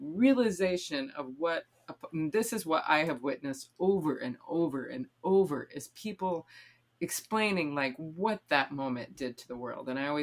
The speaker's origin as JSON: {"language": "English", "region": "South Dakota", "country": "United States", "tie": "born or raised there", "said": "the way that I grew up in South Dakota, to going all over the world with men who walked on the moon."}